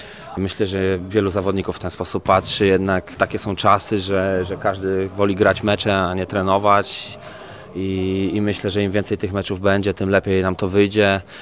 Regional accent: Rzeszów, Subcarpathian Voivodeship, Poland; pochodzę z Rzeszowa

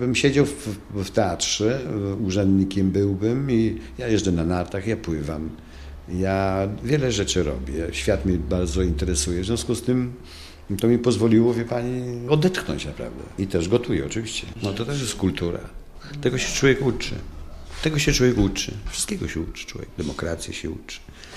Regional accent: Lviv, Lviv Oblast, Ukraine; now in Paris, France; ja jestem tułaczem, bo jestem wyrzucony z Lwowa, mojego miasta rodzinnego, gdzie pokolenia moich przodków mieszkało.

